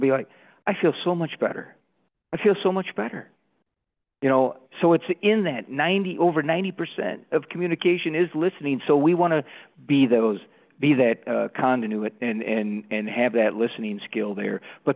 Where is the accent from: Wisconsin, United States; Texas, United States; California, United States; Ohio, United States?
Wisconsin, United States; Merrill; now in Beaver Dam, United States; in fact, I am a Wisconsin guy. All right. So I'm in the Beaver Dam Horicon area. I grew up and was born and raised in Merrill, so it's always good to talk to some Wisconsin people once again.